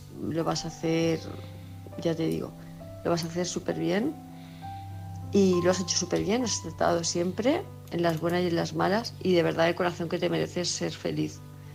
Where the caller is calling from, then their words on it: Palma, Balearic Islands, Spain; de Palma de Mallorca.